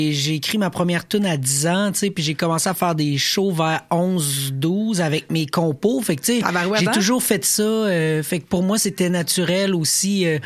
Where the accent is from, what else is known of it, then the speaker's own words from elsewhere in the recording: Beauceville, Quebec, Canada; moved away as an adult; Fait que je suis né à Beauceville, j'ai grandi là. Puis à un moment donné, à 18 ans, je suis parti.